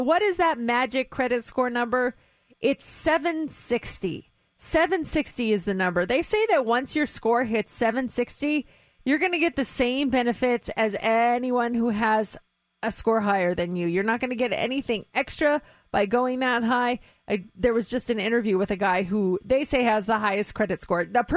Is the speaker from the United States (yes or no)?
yes; Colorado, United States; there was a girl with my same name in Colorado, and I'm from Colorado.